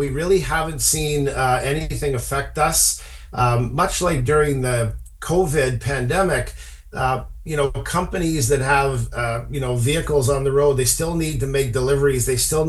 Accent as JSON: {"language": "English", "town": "Azilda", "region": "Ontario", "country": "Canada", "tie": "born or raised there", "also_born_or_lived": "North York", "said": "I was born in North York, Ontario, and grew up outside of Sudbury in a little town called Isilda. And I'm the son of a Sudbury nickel miner."}